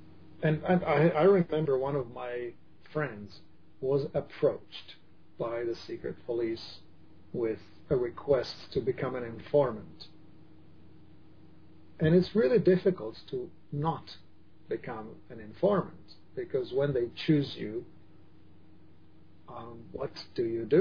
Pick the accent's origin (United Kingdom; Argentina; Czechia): Czechia; when I was growing up, I grew up in Czechoslovakia. Back then, it was a communist country.